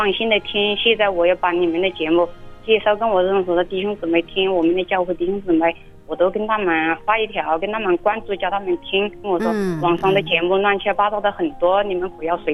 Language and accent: Chinese; Sichuan, China; 我是四川的